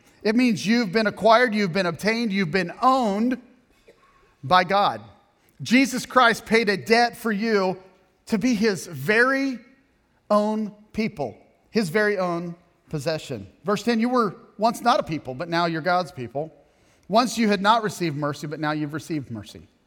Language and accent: English; Kansas, United States; We're from Kansas. We just got off. We rode our horse.